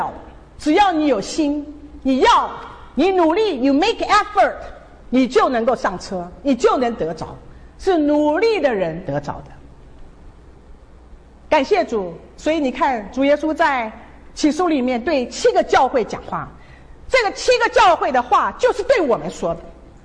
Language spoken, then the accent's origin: Chinese; Taiwan; 我小的时候在台湾啊，挤公车